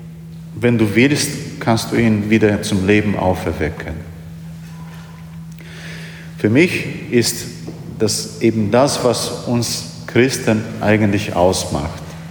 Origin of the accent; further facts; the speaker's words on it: Poland; Und in meiner Heimat in Polen ist es ein bisschen verrücktes Fest.